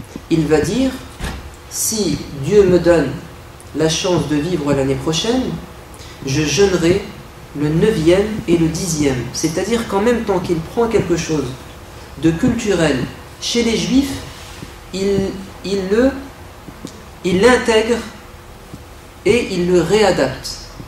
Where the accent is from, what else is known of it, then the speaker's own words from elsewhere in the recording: France; en tant que Français, ça prouve que nous avons un attachement à notre pays, à notre histoire